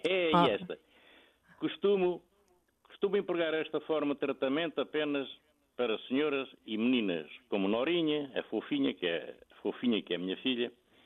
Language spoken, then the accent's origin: Portuguese; Portugal; É que somos portugueses, não é?